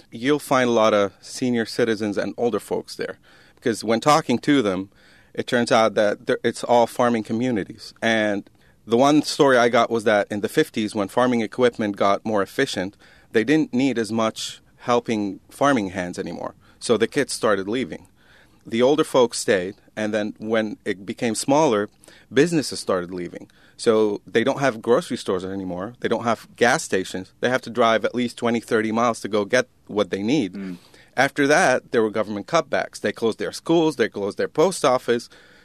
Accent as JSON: {"language": "English", "country": "Lebanon", "said": "I said, I'm from Lebanon."}